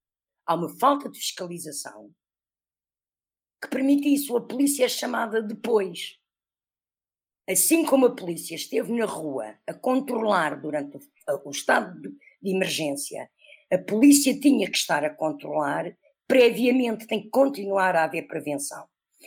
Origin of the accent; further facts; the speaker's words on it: Portugal; como nós, portugueses, está há 3 meses a aguentar-se em casa